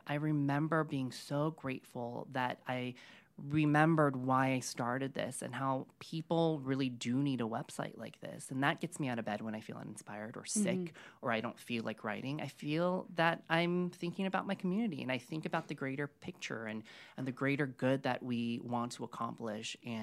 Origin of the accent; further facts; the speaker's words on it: New York, United States; being a New Yorker who was very independent all of my life and having to depend on my parents.